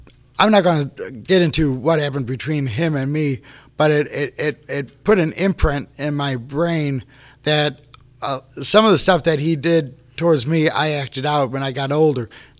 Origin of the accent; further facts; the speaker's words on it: Cleveland, Ohio, United States; I grew up in the Cleveland area. I was adopted at 6 months old.